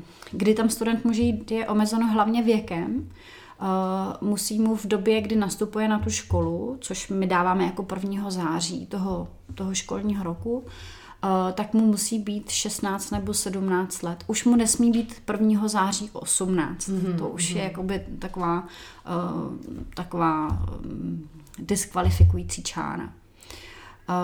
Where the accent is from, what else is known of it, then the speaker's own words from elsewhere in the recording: Náchod, Hradec Králové Region, Czechia; Já jsem z Náchoda, kde jsem studovala na Gimplu